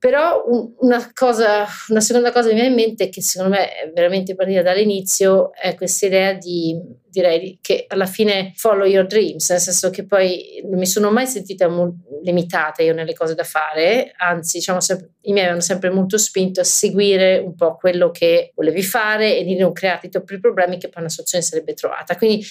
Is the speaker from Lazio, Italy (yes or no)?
yes; Rome, Lazio, Italy; Sono cresciuta a Roma e sono stata a Roma fino all'università